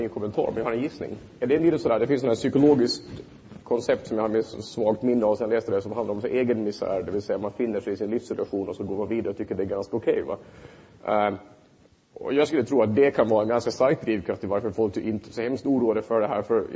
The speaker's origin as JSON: {"language": "Swedish", "region": "Åland", "country": "Finland", "said": "Jag är från Åland, jag kan räkna den dosen."}